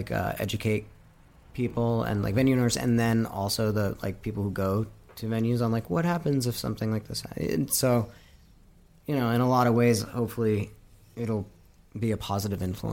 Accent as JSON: {"language": "English", "town": "Tucson", "region": "Arizona", "country": "United States", "tie": "born or raised there", "said": "I mean, I grew up in Tucson, so like everybody just did."}